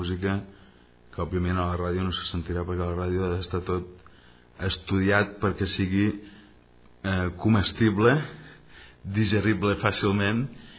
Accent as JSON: {"language": "Catalan", "town": "Sarral", "region": "Catalonia", "country": "Spain", "tie": "born or raised there", "said": "jo vaig néixer a Sarral. Jo sóc de poble, que passi que dels 20 als 30 me'ls he passat visquent en grans ciutats europees, americanes, inclús he estat a la Índia també."}